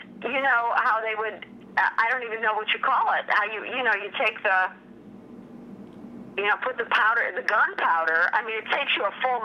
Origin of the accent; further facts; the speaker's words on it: Chicago, Illinois, United States; But keep in mind, I'm originally from Chicago